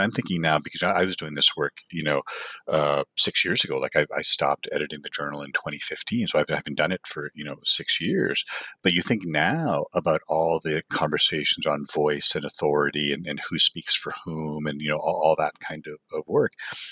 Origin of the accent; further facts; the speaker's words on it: Toronto, Ontario, Canada; growing up in Toronto was the Eastern International region.